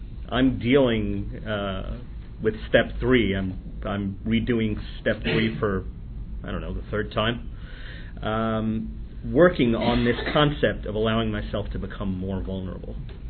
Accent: New Jersey, United States; I'm a sexaholic from New Jersey.

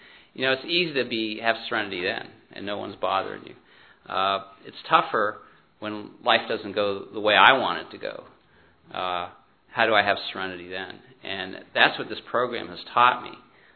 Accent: Cincinnati, Ohio, United States; I'm from Cincinnati.

